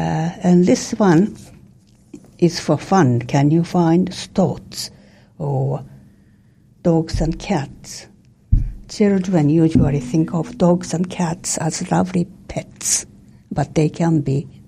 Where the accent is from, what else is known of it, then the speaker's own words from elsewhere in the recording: Japan; But I was brought up in Japan.